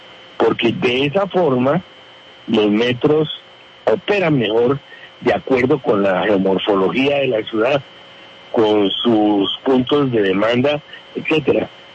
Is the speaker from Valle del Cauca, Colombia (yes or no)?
no; Bogotá, Colombia; como bogotano de 69 años de estar aquí volteando por esta ciudad